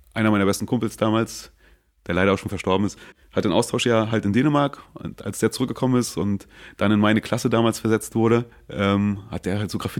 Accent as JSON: {"language": "German", "town": "Schwerin", "region": "Mecklenburg-Vorpommern", "country": "Germany", "tie": "born or raised there", "lives_now": "Berlin, Germany", "said": "ich bin gebürtiges Küstenkind, komme aus Mecklenburg, Nähe der Ostseeküste. Heimatstadt ist Schwerin"}